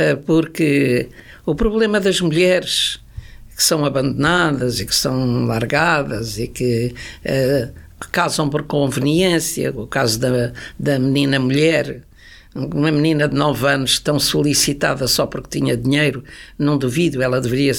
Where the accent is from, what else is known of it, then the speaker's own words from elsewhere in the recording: Funchal, Madeira, Portugal; E daí que eu apresentasse também o livro no Funchal. É a minha terra, pronto.